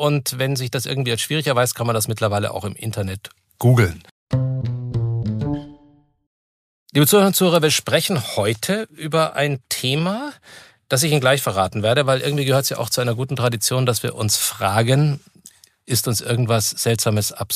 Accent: Bavaria, Germany; In meiner Heimat Oberfranken

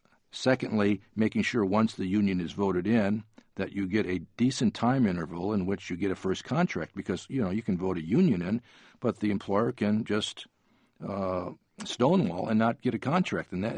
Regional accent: Detroit, Michigan, United States; When I was growing up in Detroit in the 1950s, the largest company in the country was General Motors.

